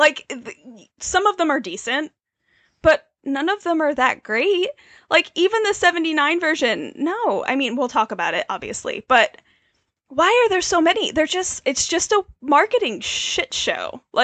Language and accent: English; New York, United States; And we're from New York, so, mm-hmm. like, we're well aware.